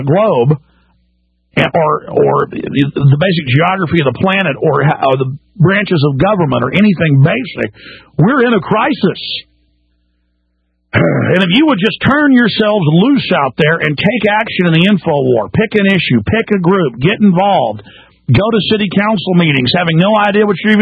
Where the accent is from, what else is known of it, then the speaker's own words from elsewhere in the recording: Texas, United States; I am a Texan, absolutely as Texan as you can get, okay? I mean, let's just get down to brass tacks here. I love my state.